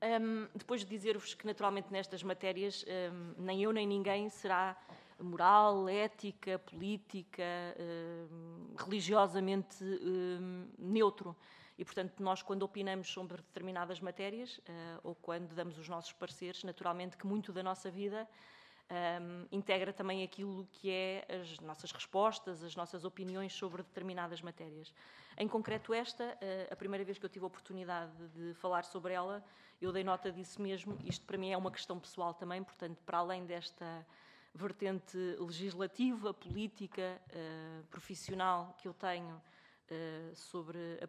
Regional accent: Guarda, Portugal; Eu estou muito em Lisboa, mas eu sou do Norte, sou do Distrito da Guarda.

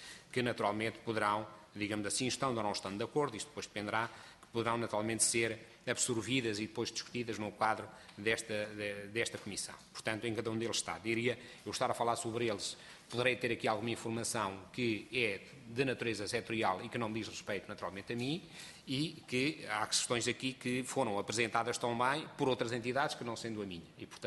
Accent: Portugal; como português, acima de tudo

